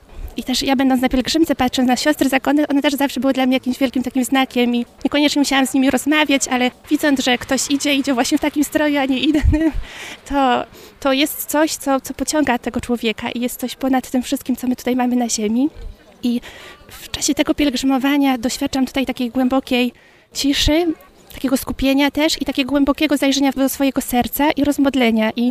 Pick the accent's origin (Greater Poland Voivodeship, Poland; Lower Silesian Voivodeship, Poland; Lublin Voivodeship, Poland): Greater Poland Voivodeship, Poland; Ponieważ pochodzę z okolic Kalisza, to tak sądziłam, że to najlepiej będzie gdzieś tutaj z tego miejsca.